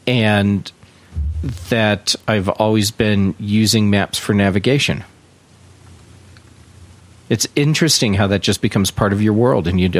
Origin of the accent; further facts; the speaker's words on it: Missouri, United States; Well, I'm from Missouri. It's amazing I can say the word at all.